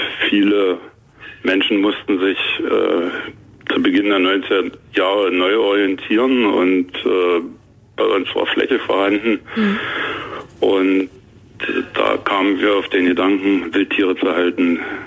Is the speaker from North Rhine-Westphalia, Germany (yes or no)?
no; Brandenburg, Germany; Ich komme aus dem Schliemener Land und Schliem ist fest verbunden mit dem Weinbau.